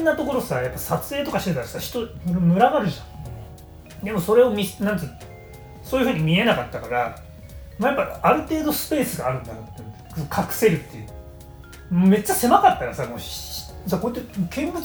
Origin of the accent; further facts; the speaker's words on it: Hanakoganei, Tokyo, Japan; 俺の地元の、まあ、僕の地元花子金井駅っていうんですけど、西武新宿線の花子金井の駅に